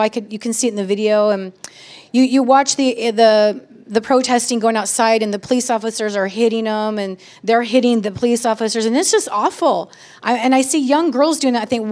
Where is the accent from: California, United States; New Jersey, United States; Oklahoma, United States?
California, United States; Stockton; I'm from Stockton. I mean, come on. This is how we roll around here.